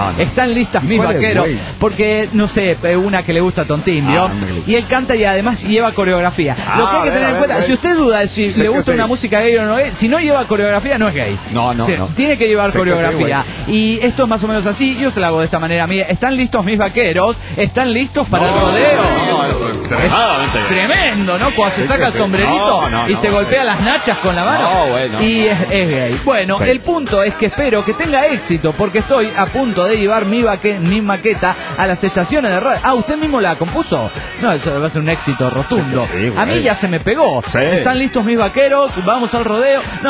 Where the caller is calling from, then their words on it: New York, United States; de New York.